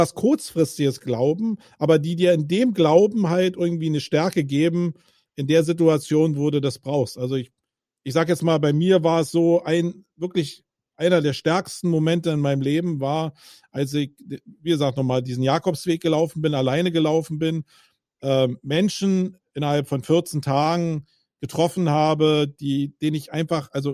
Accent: Berlin, Germany; ich bin Berliner

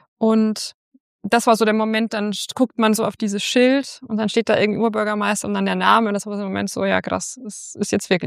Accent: Bavaria, Germany; moved away; und auch in Bayern ist es angekommen, in meiner alten Heimat.

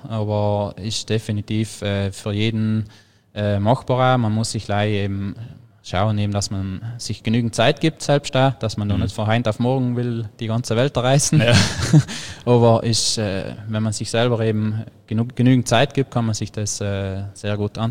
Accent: Trentino-Alto Adige, Italy; ich bin eher vom Berglauf gekommen, logischerweise bei uns in Südtirol am Alpenhauptkamm direkt. So viel flache Gebiete haben wir eigentlich gar nicht. Da ist man zwangsläufig auch viel in den Bergen unterwegs

